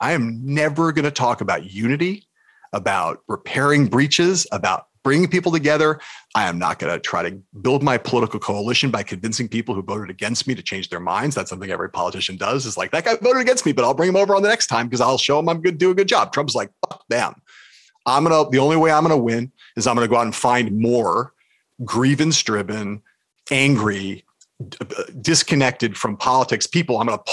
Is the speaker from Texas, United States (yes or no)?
no; Los Angeles, California, United States; So I like came from this Midwestern stock. I grew up in LA, but they had moved out west